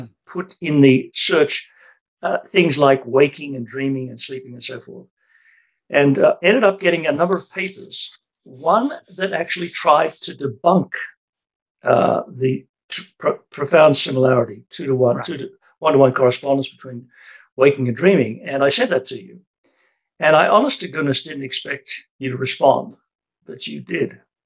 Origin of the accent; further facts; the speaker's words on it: Australia; accent: Australian; It's not incidental, though, that I'm obviously my accent's Australian.